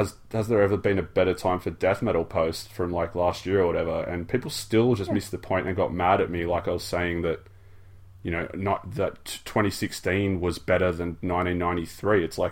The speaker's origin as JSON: {"language": "English", "country": "Australia", "said": "Then I realize that I'm just an Australian and it doesn't matter."}